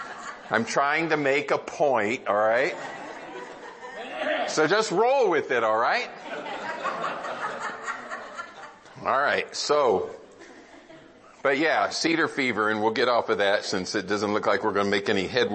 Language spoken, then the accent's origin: English; Arizona, United States; I'm from Arizona. There is not a, the air is so hot and so dry, there's no allergy in that air.